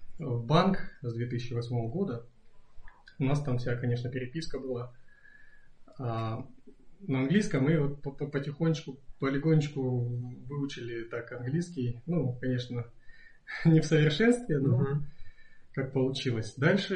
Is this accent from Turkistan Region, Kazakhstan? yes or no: no; Almaty, Kazakhstan; now in San Diego, United States; Я из Казахстана, из города Алматы. Мы приехали в Америку 6 лет назад по грин-карте.